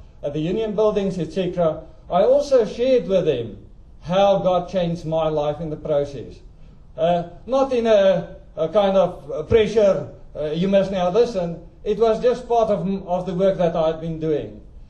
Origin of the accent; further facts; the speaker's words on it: South Africa; now in United Kingdom; As you can hear, I'm a South African. When I preach in the UK, I need to use a PowerPoint because people cannot follow my accent, even though we had been living in the UK for the past 14 years.